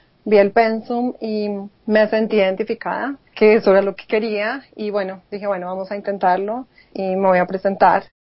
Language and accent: Spanish; Tunja, Boyacá, Colombia; Bueno, yo soy de Tunja. Yo nací en Boyacá, en Tunja.